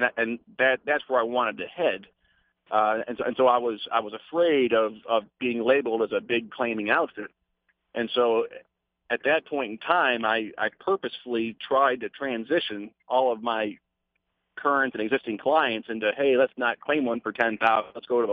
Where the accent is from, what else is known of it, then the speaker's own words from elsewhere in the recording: Batavia, Illinois, United States; raise them in Illinois. And at a very young age, they were in my hometown there in Batavia.